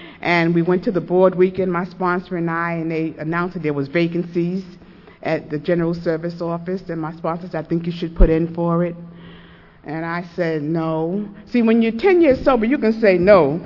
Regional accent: New York, United States; and she had come up from Indiana, I was from New York.

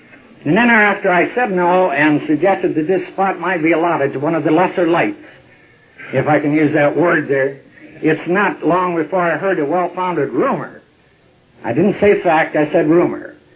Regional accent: California, United States; But then we're from Northern California, and that explains an awful lot right there.

